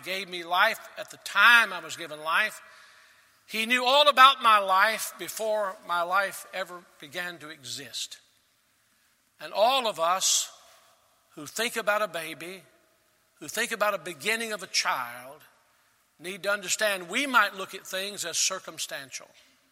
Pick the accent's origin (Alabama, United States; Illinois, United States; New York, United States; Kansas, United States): Alabama, United States; Selma; born there; I was born in Selma, Alabama on a Sunday morning in October the 10th, 1948.